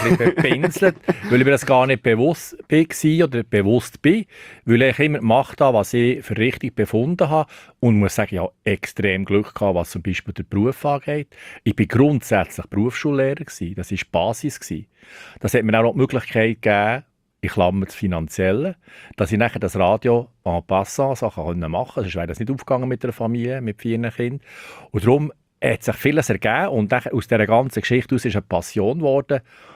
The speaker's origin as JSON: {"language": "German", "town": "Thun", "region": "Bern", "country": "Switzerland", "tie": "born or raised there", "said": "Mal, ich bin in Thun aufgewachsen"}